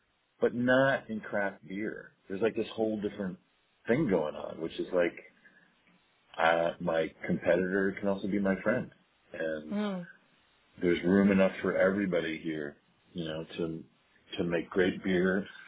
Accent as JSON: {"language": "English", "town": "Philadelphia", "region": "Pennsylvania", "country": "United States", "tie": "born or raised there", "said": "You can be in Erie, Pennsylvania, or my hometown of Philadelphia."}